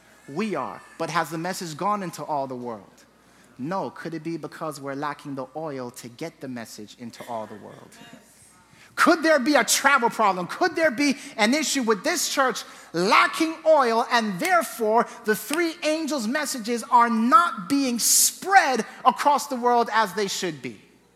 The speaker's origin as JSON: {"language": "English", "country": "Jamaica", "tie": "born or raised there", "said": "I visited my hometown, Jamaica, some time ago."}